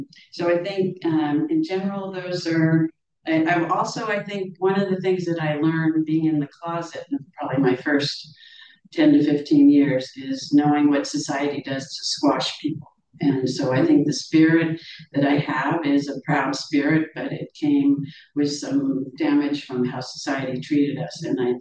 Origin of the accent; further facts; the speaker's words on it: California, United States; I grew up in Marin.